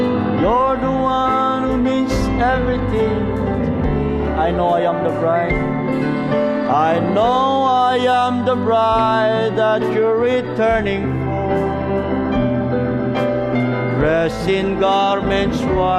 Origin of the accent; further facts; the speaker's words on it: Philippines; as a Filipino, as in the third world country, it's really a miracle.